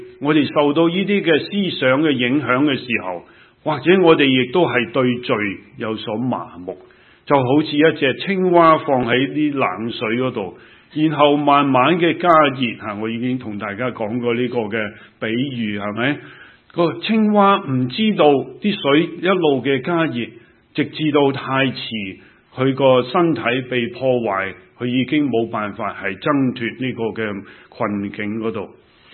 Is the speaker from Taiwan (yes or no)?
no; China; 就如我们中国人所说的